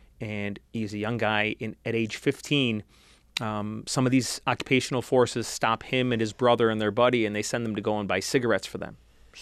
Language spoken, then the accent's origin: English; Hackensack, New Jersey, United States; born there; now in Rochester, United States; I was born in Hackensack, New Jersey.